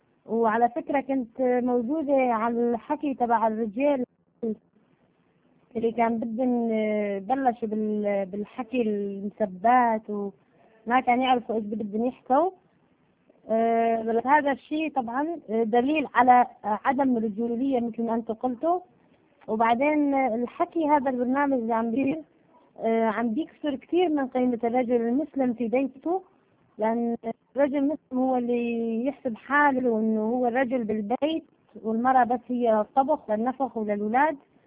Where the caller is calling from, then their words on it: Sweden; من السويد، وبصراحة اتصلت كنت واقفة على الدور عدة مرات